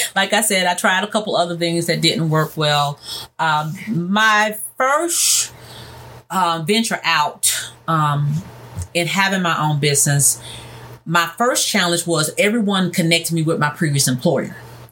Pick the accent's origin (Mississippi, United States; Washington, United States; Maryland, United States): Mississippi, United States; now in Memphis, United States; my background is I grew up in North Mississippi. I'm a little country girl that moved to Memphis.